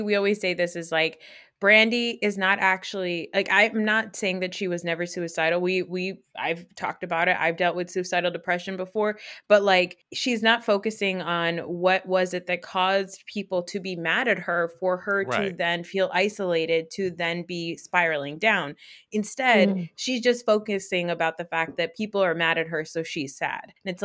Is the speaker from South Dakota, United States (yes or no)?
no; New Jersey, United States; So, you know, I'm from Jersey.